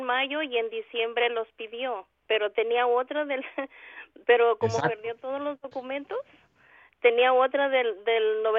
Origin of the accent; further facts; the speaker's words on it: Mexico; De México.